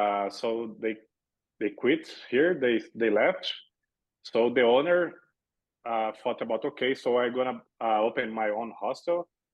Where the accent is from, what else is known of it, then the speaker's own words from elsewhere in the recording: Brazil; English is a second language; moved away as an adult; now in Las Vegas, United States; I never heard about hostels in Brazil. I'm from Brazil.